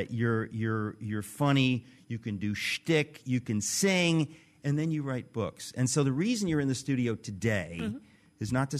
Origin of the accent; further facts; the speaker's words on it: New York, United States; You know, I'm a New Yorker